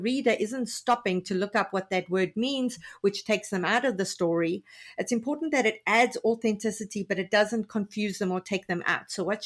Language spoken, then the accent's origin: English; South Africa; I know with my first novel as a South African, I was throwing in Afrikaans words that were authentic to those characters